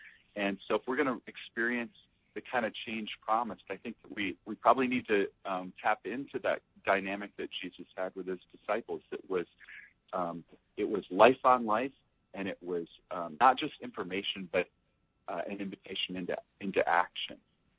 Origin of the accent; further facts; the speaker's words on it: Minneapolis, Minnesota, United States; Right, I'm a military brat, but I primarily grew up in Minneapolis, Minnesota, and I moved away to Alabama for college, and because my family had relocated there